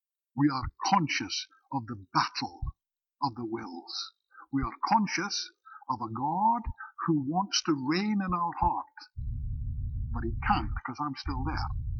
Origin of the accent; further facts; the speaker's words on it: Scotland, United Kingdom; But I am Scottish. I was born Scottish. And I will be Scottish until I die.